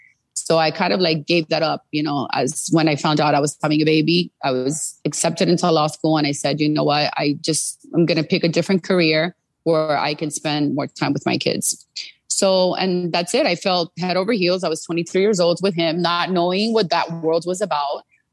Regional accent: United States; I was born and raised here. My parents are Cuban. I always say I'm Cuban American, right?

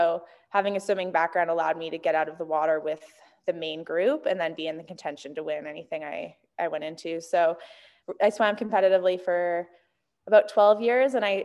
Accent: Canada; now in Bend, United States; I'm Canadian, but I currently live in Bend, Oregon. My boyfriend's from Portland, so I've kind of migrated to the U.S.

